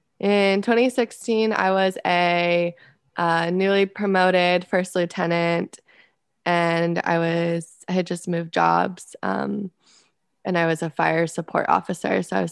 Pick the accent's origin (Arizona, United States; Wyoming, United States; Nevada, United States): Arizona, United States; Scottsdale; moved away as an adult; I'm from Scottsdale, Arizona. I did the ROTC program at University of Arizona.